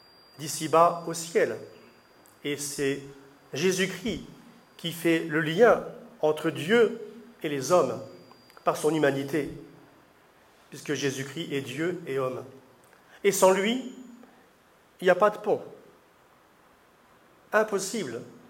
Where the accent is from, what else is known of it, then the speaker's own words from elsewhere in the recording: France; Et moi, je viens de France.